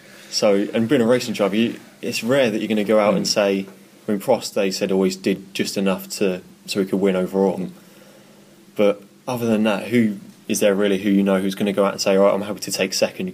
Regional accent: United Kingdom; being British and being a Hamilton fan

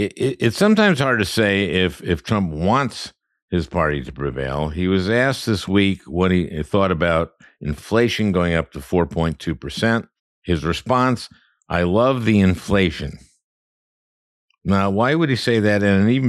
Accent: Minnesota, United States; including one in my home state of Minnesota

